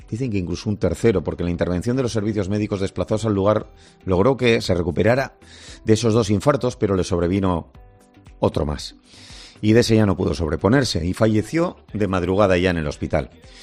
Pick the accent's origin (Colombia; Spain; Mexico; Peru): Spain; Bilbao, Basque Country; Ahora te voy a llevar a mi tierra y también te voy a hablar de un asunto complejo. Te voy a llevar a Bilbao